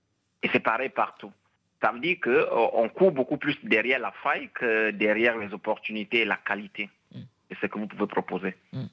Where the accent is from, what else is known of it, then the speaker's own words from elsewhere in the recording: Cameroon; now in Germany; Ouais, je suis Camerounais.